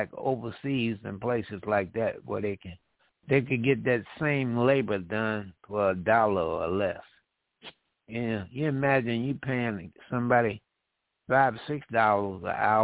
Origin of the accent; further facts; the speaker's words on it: Chicago, Illinois, United States; I grew up on Oak Street. And the red buildings were on the north side of Oak Street.